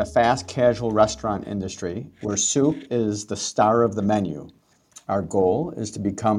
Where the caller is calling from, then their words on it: Chicago, Illinois, United States; from Chicago. Big fan of the show.